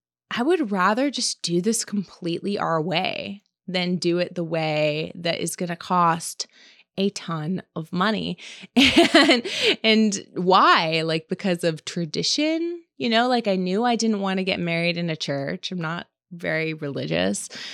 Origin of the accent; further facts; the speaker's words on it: California, United States; Like he's from the East Coast, I'm from California.